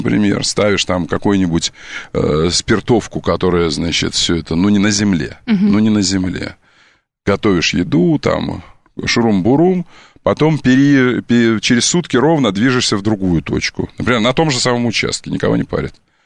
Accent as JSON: {"language": "Russian", "town": "Taiturka", "region": "Irkutsk Oblast", "country": "Russia", "tie": "born or raised there", "also_born_or_lived": "Monino / Omsk", "said": "Я вырос до Монино в Тайтурке под Иркутском, где тайга. Где тайга и река Белая."}